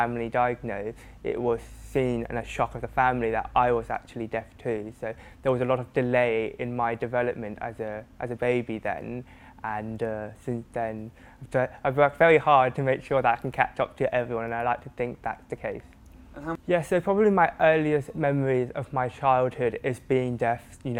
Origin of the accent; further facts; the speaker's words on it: Australia; also born or lived in New Zealand; now in United Kingdom; I always say to people that I'm born in New Zealand, I was raised in Australia and now I live here in the UK.